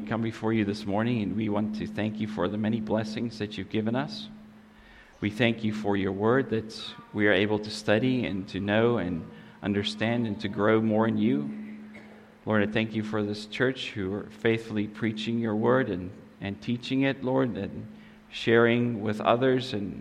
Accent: Benoni, Gauteng, South Africa; As Pastor said, I'm a South African. I was raised there and grew up there. And I grew up in a town called Benoni.

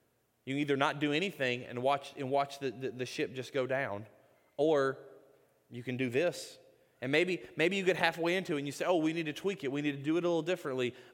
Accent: Mississippi, United States; accent: Mississippi; By the way, I'm from Mississippi. So if you hear that accent coming out a little bit there, y'all are getting the Mississippi accent.

